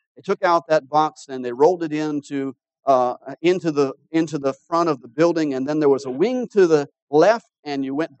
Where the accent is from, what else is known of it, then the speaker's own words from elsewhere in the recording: Hawaii, United States; I've used chopsticks when I was younger growing up in Hawaii